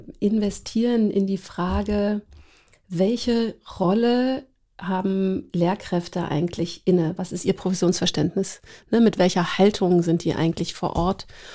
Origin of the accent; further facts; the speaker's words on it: Luxembourg; ich bin in Luxemburg aufgewachsen.